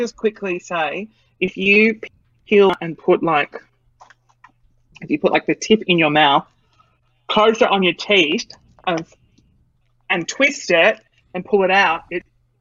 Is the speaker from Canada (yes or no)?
no; Sydney, New South Wales, Australia; now in Brisbane, Australia; when I grew up in Sydney, like I never wanted to leave.